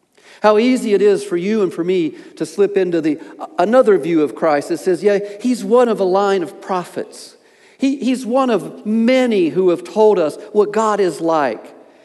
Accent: Appalachia, United States; See, I grew up in Appalachia in a rural environment, and everywhere I went, people were shouting

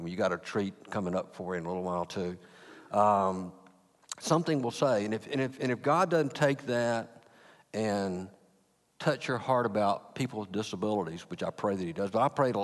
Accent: Atlanta, Georgia, United States; And when we grew up in the South, I don't know if it's true out here in California, this is a true story.

